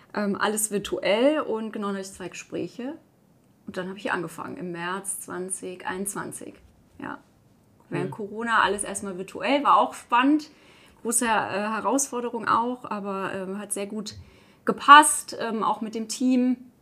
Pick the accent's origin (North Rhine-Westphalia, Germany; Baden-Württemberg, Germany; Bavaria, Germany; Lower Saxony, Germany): Baden-Württemberg, Germany; Mannheim passt gut, so ich komme aus der Heidelberger Ecke.